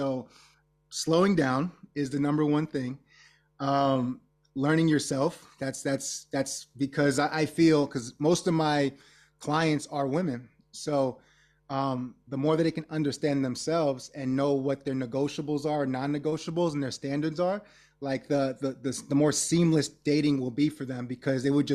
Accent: New York, United States; You know, I grew up in New York and we kind of have a similar saying.

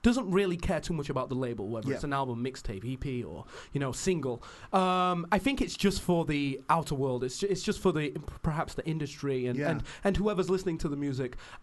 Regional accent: Sheffield, Yorkshire and the Humber, United Kingdom; I was very bitter for a while growing up in Sheffield because, of course, I was allured by the busyness of London

